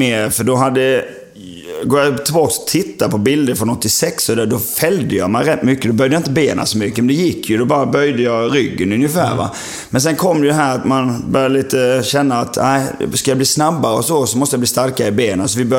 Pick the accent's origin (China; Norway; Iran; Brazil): China; Jag kommer från Kina.